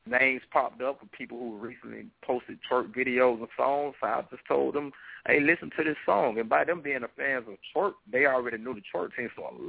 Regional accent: Atlanta, Georgia, United States; I'm just like, man, these little girls in Atlanta, you know, I'm from Atlanta, so this twerking, we've been doing this twerking like forever.

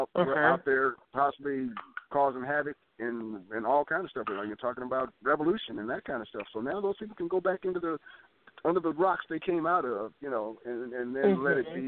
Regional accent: United States; I feel so fortunate to be born as an American and in the United States.

